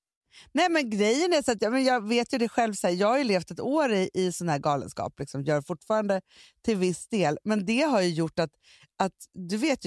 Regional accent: Stockholm, Stockholm County, Sweden; vi är uppvuxna på Söder, men jag har ju inte bott på Söder sedan jag var 17 år.

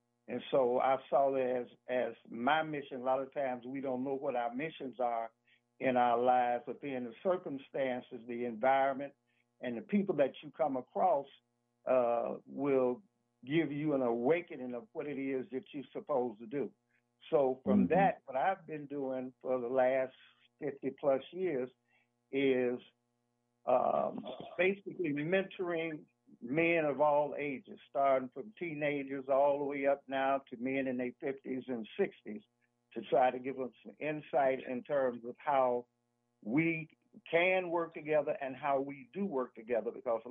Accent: Chicago, Illinois, United States; born there; now in Wisconsin, United States; Well, I was born in Chicago. I went to school in Iowa, and then I came to Wisconsin in 1968.

